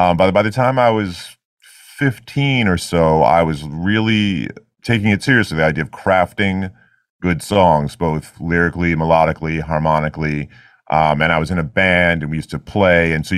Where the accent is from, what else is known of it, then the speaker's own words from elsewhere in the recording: New York City, New York, United States; Whereas by growing up in New York City, I mean, I lived in Queens, which is one of the boroughs of New York City, but I played a lot in Manhattan.